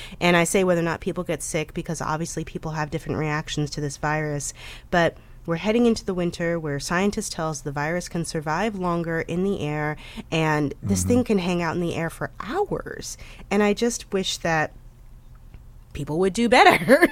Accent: St. Louis, Missouri, United States; COVID-19 cases are just really spiking in my hometown and throughout the Midwest and the upper Midwest right now.

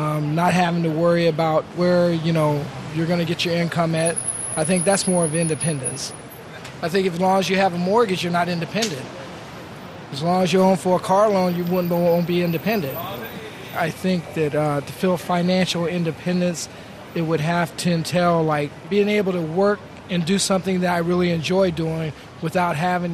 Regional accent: Anchorage, Alaska, United States; now in New York, United States; I'm from Anchorage, Alaska, and I reside in New York now.

